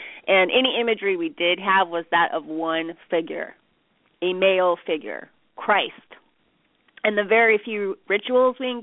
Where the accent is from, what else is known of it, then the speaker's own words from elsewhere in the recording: California, United States; I say yang because I'm a Californian.